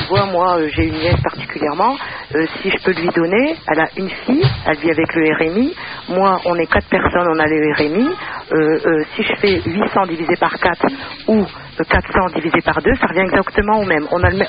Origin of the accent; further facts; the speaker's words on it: Algeria; je suis algérienne, mais je prie depuis quelques temps.